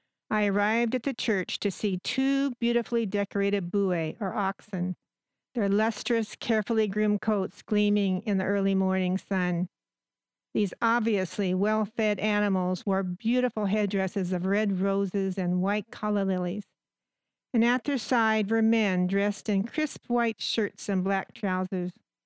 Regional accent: California, United States; I'm from Southern California.

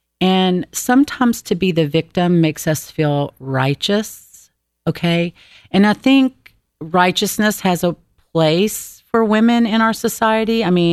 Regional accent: the South, United States; You know, I was raised in the South. I was raised Southern Baptist, you know.

